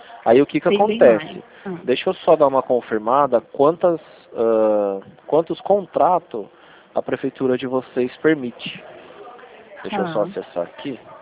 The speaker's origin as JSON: {"language": "Portuguese", "town": "Rio Claro", "region": "São Paulo", "country": "Brazil", "said": "A gente é de Rio Claro."}